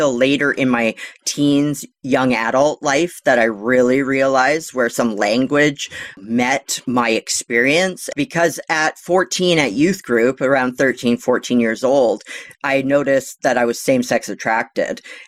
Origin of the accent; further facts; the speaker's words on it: British Columbia, Canada; So I grew up on Vancouver Island with BC and Canada.